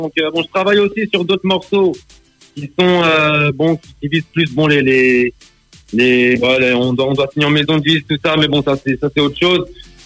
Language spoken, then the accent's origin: French; Fafe, Braga, Portugal; On est de Faf, Regalas Faf.